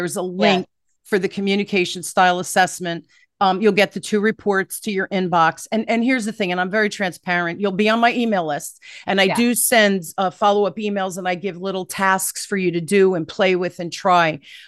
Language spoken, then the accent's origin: English; Newark, New Jersey, United States; When I was a little girl, I grew up in Newark, here in inner city in New Jersey.